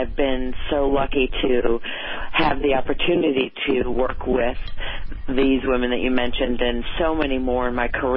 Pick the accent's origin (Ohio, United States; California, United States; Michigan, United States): Michigan, United States; I think that what I have discovered about myself is that I come from Michigan. I came from a very grounded background